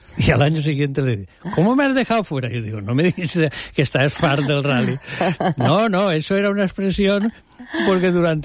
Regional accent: Valencian Community, Spain; llegamos a la provincia de Alicante, normalmente la climatología, aunque llueva, es buena, no es de frío, aunque sea noviembre. La restauración, yo pienso que mi terreta es de las mejores

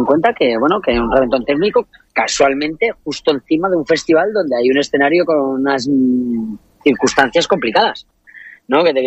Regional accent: Asturias, Spain; nosotros que venimos de Asturias.

